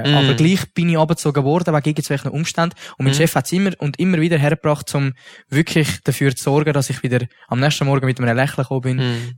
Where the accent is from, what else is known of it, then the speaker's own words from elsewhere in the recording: Gommiswald, St. Gallen, Switzerland; in Gomiswald, dort, wo ich herkomme und wo ich auch heute noch wohne, das ist mega konservativ dort.